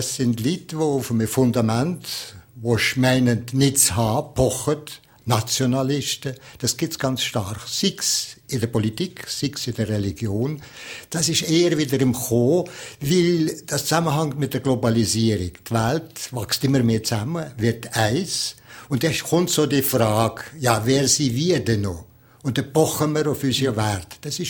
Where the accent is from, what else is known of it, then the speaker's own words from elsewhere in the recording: Valais, Switzerland; Ich denke, wir sind so reich, ich meine jetzt nicht nur als Walliser